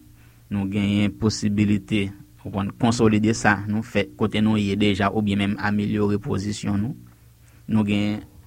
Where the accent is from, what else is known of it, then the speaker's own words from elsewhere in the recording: Haiti; En tant que haïtien, je n'ai pas un point de vue.